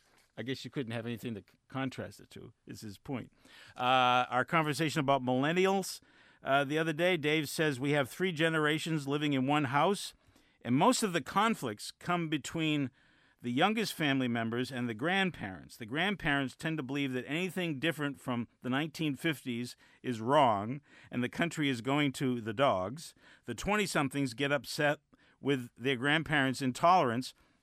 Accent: Mount Washington, United States; I was born and raised in Mount Washington by the county line with a big yard and a big house.

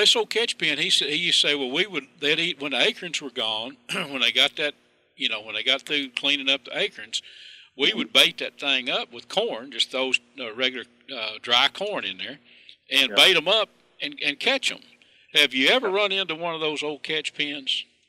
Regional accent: Texas, United States; I'm 65 now, and I grew up in Red River County

